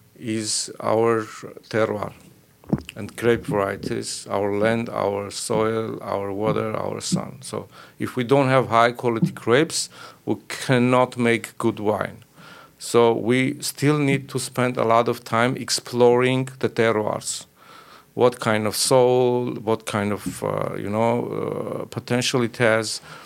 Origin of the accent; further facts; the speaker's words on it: Lori, Armenia; because I'm from Lori, thinking about some Armenian varieties, maybe in Lori.